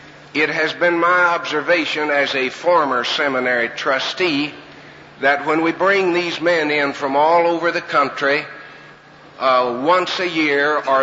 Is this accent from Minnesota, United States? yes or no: no; Kentucky, United States; from Kentucky.